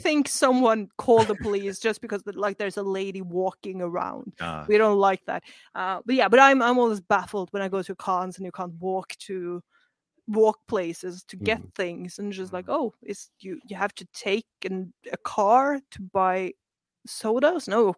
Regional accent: Norway; And I came from Frosty, creepy, springy Norway

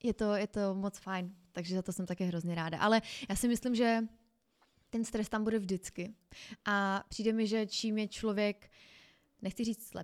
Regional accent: Havířov, Moravian-Silesian Region, Czechia; Pane bože, já jsem holka ze Šumbarku. Prostě vyrůstala jsem v getu a taky se mi povedly věci, o kterých jsem nikdy nesnila.

